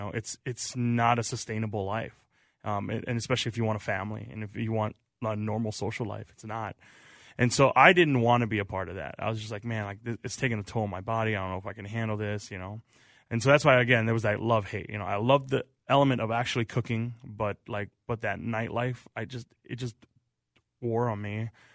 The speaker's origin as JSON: {"language": "English", "region": "Wisconsin", "country": "United States", "tie": "born or raised there", "said": "I grew up in Wisconsin"}